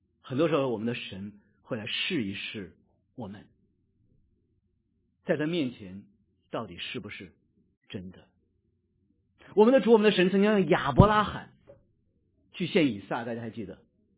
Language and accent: Chinese; China; 因为我们中国人讲话一讲到这个狗啊，对，就是骂人的话